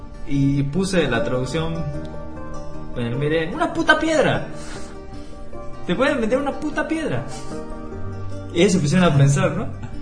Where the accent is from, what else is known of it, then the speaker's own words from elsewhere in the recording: Bolivia; Probablemente soy el único boliviano en el concurso